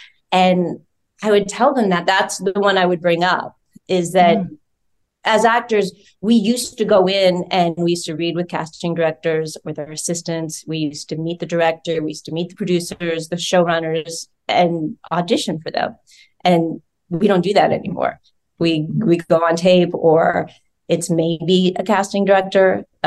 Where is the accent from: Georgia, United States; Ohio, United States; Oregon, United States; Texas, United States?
Georgia, United States; now in Los Angeles, United States; he's from Georgia and I'm from Georgia.